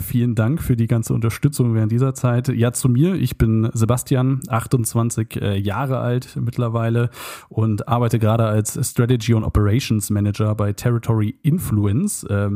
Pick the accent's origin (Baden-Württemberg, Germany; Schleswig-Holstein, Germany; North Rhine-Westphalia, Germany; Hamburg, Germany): Schleswig-Holstein, Germany; Kiel; ich komme aus Kiel, bin in Kiel geboren und aufgewachsen.